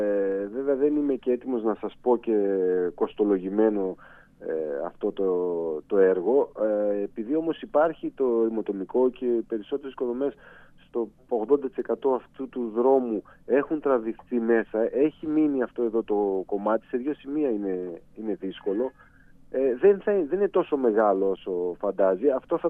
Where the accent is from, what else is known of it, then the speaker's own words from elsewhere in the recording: Epanomi, Central Macedonia, Greece; επειδή η καταγωγή μου είναι από την Επανομή, μεγάλωσα στην Επανομή.